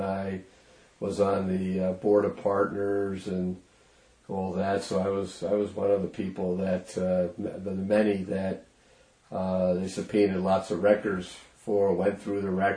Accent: Maplewood, United States; we decided to relocate back in my hometown of Maplewood.

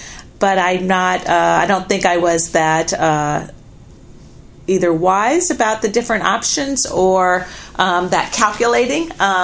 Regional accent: Omaha, Nebraska, United States; also born or lived in Lafayette, Louisiana; I was born in Lafayette, Louisiana, but raised for nearly all of my life in Omaha, Nebraska. So I'm an avid Nebraska football fan and still have family that live in Nebraska.

